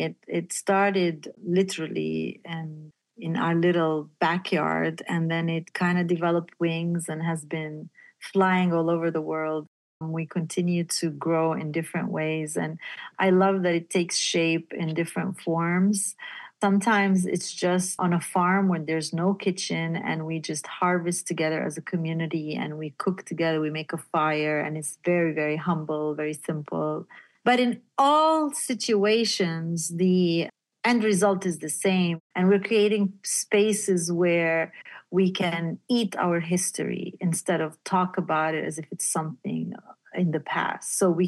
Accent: Beit Jala, Palestine; And then I was back in my hometown in Bejala, which is in the south.

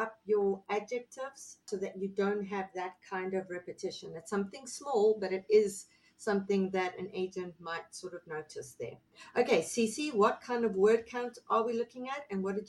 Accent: South Africa; As a South African who's obsessed with baby rhinos from the Kruger National Park, I approve of this bio.

